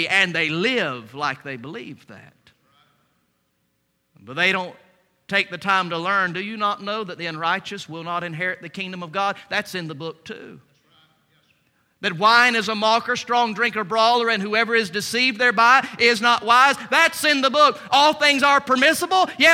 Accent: Valdosta, Georgia, United States; also born or lived in Atlanta; But if you were to ask me, "Where are you from?" we tend to mean, "What's your hometown?" I would say, "Valdosta." And then you said, "Oh, you were born in Valdosta." No, I was born in Atlanta.

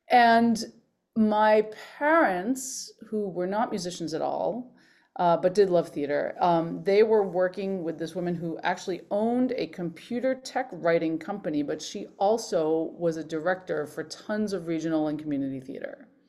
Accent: Boston, Massachusetts, United States; now in New York, United States; No, I'm from the Boston area originally. I grew up in Boston, and before I went to college, I was heavily involved in sort of New England Conservatory's preparatory program

